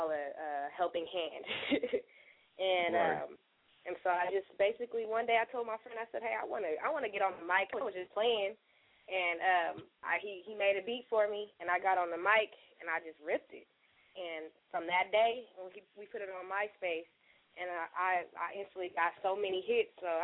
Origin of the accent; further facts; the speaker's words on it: Sacramento, California, United States; Yes, I am. I'm from Sacramento, the capital.